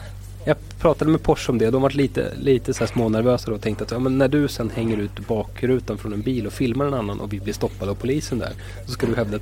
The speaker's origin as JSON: {"language": "Swedish", "town": "Stockholm", "region": "Stockholm County", "country": "Sweden", "said": "jag är ju själv stockholmare"}